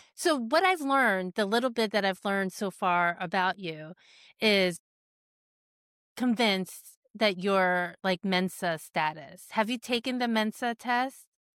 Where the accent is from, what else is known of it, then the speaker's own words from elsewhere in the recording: East Brunswick, New Jersey, United States; And we grew up in East Brunswick.